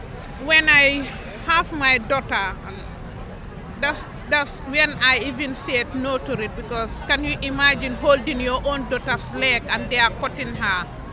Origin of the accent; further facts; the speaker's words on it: Gambia; I'm from the Gambia.